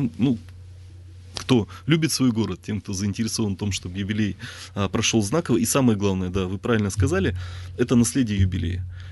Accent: Perm, Perm Krai, Russia; я пермяк, коренной пермяк, родился, здесь вырос, никуда не уезжал.

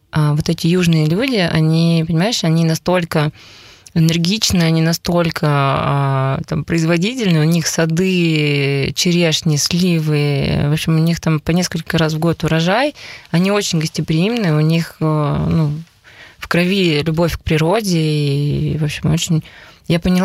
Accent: Belarus; also born or lived in Perm, Russia; я родилась в Перми, а выросла в Белоруссии, то есть я жила в военном городке, где было всего 4 дома

